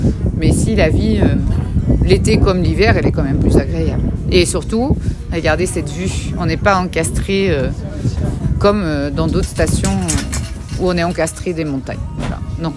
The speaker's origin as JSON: {"language": "French", "country": "Belgium", "second_language": "French", "said": "Moi, je ne savais pas et je ne parlais pas français. Alors en Belgique, c'est quand même un pays bilingue, donc c'était important d'apprendre le français."}